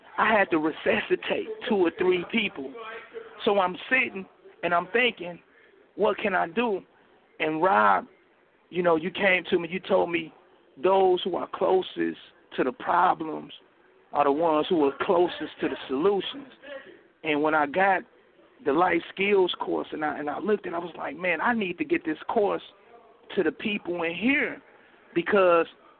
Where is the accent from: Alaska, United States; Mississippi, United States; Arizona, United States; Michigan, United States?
Michigan, United States; Flint; You know, I'm from Flint, Michigan. We own that Michigan thing, you know.